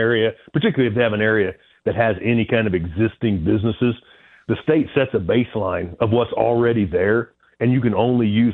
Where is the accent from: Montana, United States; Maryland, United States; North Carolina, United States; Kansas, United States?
Kansas, United States; Wichita; Since I'm from South Central, I'm from Wichita, right?